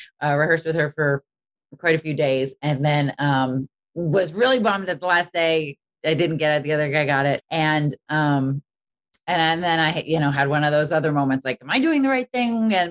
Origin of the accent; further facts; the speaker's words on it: Boston, Massachusetts, United States; I really okay. wanted to go to Berklee growing up in Boston.